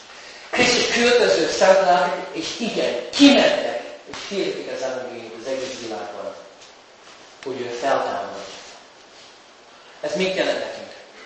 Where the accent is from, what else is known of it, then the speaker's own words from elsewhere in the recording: United States; És Amerikában a fiúk, nem csak a fiúk, bocsánat, mindenki, aki szeretne, legalább amikor én felnőttem